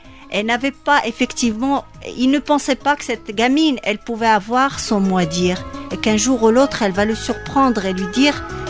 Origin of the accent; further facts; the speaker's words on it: Morocco; je suis marocaine, j'ai dans les 30 ans.